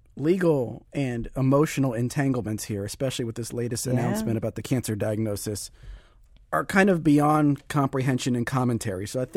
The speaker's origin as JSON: {"language": "English", "region": "Arkansas", "country": "United States", "accent": "southern drawl", "said": "I am an Arkansan. I can prove it. I've got the documentation."}